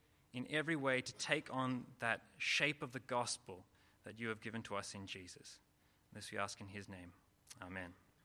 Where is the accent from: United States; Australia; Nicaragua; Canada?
Australia; Sydney, New South Wales; I'm from Sydney, Australia. I've been here for about 18 months.